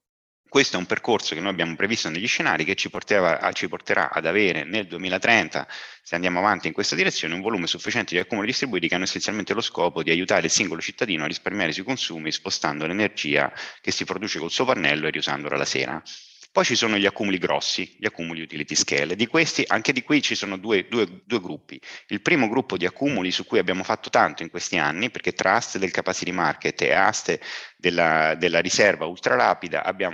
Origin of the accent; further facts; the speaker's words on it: Rome, Lazio, Italy; invece di andare nelle spiagge di Fregene, che io sono romano, no?